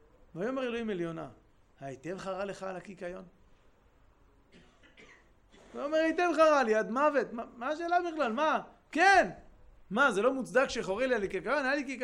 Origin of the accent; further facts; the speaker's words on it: Nov, Northern District, Israel; now in Holon, Israel; אני גדלתי במושב דתי, במושב נוב ברמת הגולן.